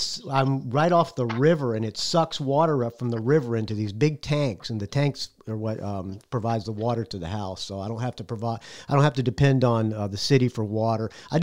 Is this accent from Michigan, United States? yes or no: no; Jacksonville, Florida, United States; I grew up in Jacksonville, Florida, so I grew up in Redneckville, too.